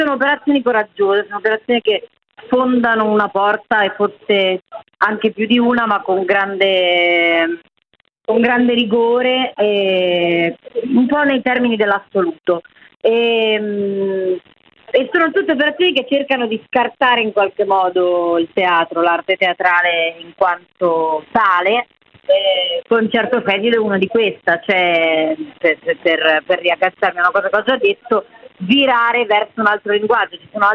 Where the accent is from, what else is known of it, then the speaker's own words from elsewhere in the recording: Liguria, Italy; un album rap ligure, perché noi siamo liguri